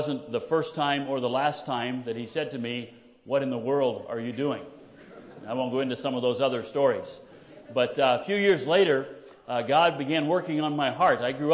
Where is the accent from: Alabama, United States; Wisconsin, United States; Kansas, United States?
Kansas, United States; When I was growing up in Kansas, grew up on a farm there with my mom and dad and my three sisters.